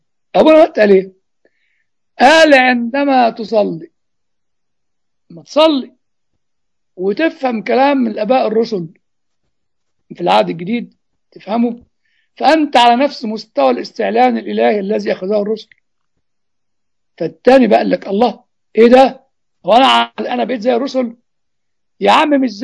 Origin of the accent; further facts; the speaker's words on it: Egypt; لأن الجماعة الطلاينة لما كانوا عندنا في مصر